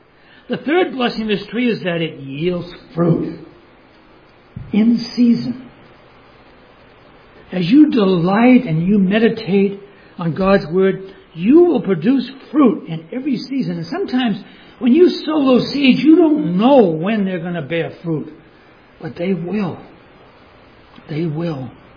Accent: Cape Cod, Massachusetts, United States; I grew up in the Cape. I know all about the tourists.

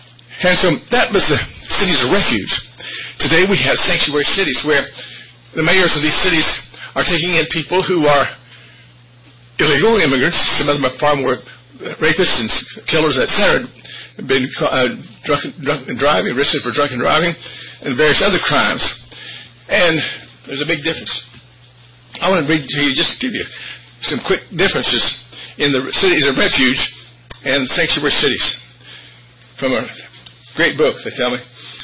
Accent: Indianapolis, Indiana, United States; And I'm from Indianapolis. I spent 30 years there. Have grandkids there now, so forth.

